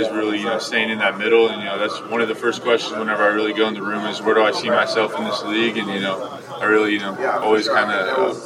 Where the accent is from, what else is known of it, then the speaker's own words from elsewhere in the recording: Oregon, United States; he's from Idaho and I was from Oregon growing up.